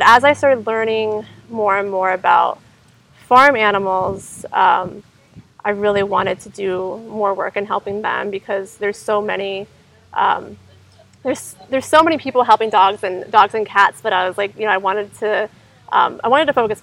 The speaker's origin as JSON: {"language": "English", "region": "Pennsylvania", "country": "United States", "said": "I'm from Pennsylvania."}